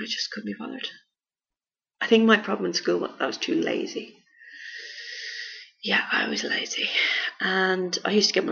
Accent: Ireland; But we're Irish, we do these fun things, and it's the letter OR.

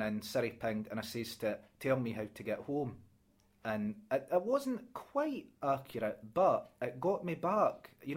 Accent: Scotland, United Kingdom; accent: broad Scots; My accent is really broad. I was having a discussion with a client about this yesterday. My accent is very, very broad Scots, as she put it.

